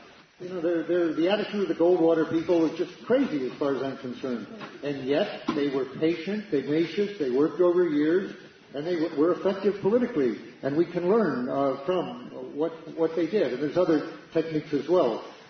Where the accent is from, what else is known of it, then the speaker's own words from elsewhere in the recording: Detroit, Michigan, United States; My memory, I grew up in Detroit, you know